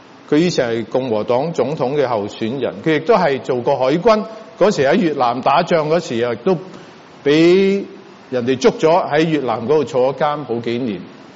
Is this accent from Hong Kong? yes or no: no; United States; 啲人話其實我哋美國人呢仲比我諗全世界好多國家嘅人更加勤力